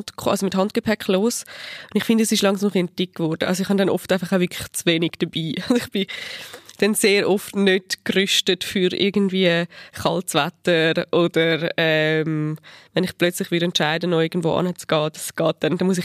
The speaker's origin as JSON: {"language": "German", "country": "Switzerland", "said": "allein als Schweizerin hat man mega viele Privilegien."}